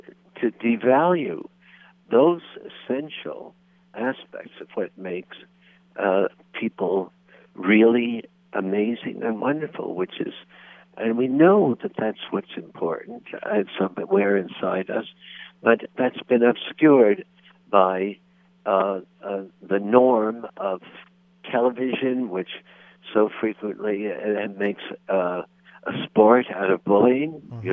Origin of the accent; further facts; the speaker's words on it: New York City, New York, United States; for me, I grew up in New York City.